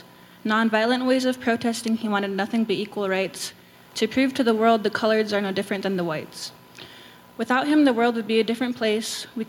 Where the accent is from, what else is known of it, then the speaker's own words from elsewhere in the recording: Billings, Montana, United States; I'm from Billings, Montana. I'm Crow.